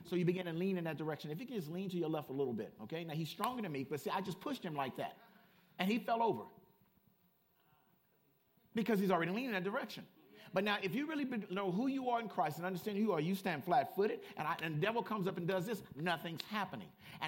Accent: Compton, California, United States; That was my attitude growing up in Compton.

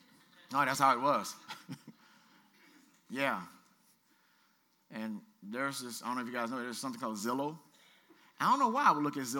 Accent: Shreveport, Louisiana, United States; We're from Shreveport, but I saw it in Shreveport, Louisiana.

